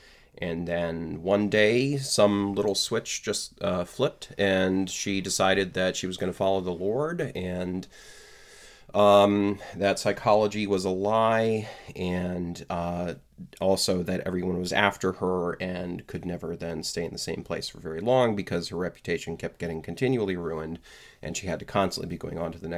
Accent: Florida, United States; born there; So I was born in Florida, and that's where my mom taught college.

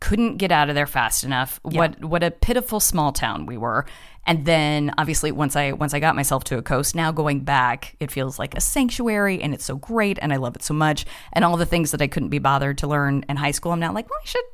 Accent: Colorado Springs, Colorado, United States; At Colorado Springs, which is like an hour south of Denver.

